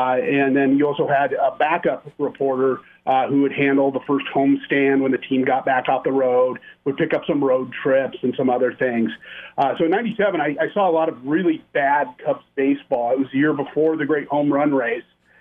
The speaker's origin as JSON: {"language": "English", "region": "Nebraska", "country": "United States", "tie": "born or raised there", "said": "There are some of us from outside of Chicago. I grew up in Nebraska."}